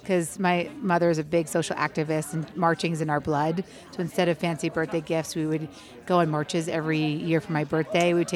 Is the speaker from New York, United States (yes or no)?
yes; New York City, New York, United States; I grew up in New York City in Alphabet City on Avenue C and 14th Street to a single mother who's a social worker.